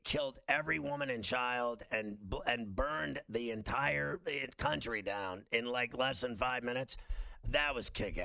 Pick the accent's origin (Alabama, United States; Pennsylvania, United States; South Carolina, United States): Pennsylvania, United States; Pittsburgh; I'm from Pittsburgh.